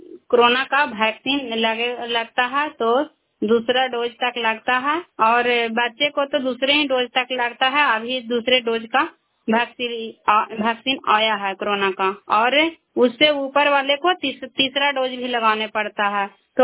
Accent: India; मैं कराय ब्लॉक से बिलोंग करती हूँ

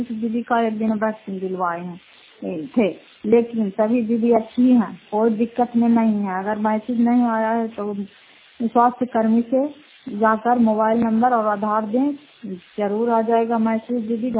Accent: Fatehpur, Bihar, India; घर फतेहपुर पंचायत मकरौता जिला नालंदा करापसरा ब्लॉक की निवासी हूँ।

